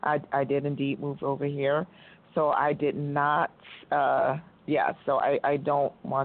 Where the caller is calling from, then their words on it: Tucson, Arizona, United States; Yeah, I think it's Phoenix, but I'm in Tucson.